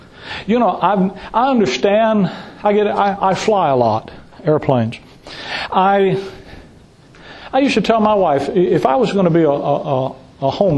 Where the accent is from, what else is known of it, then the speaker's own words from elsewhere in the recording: Gulf Coast, United States; I love the water. Born and raised on the Gulf Coast.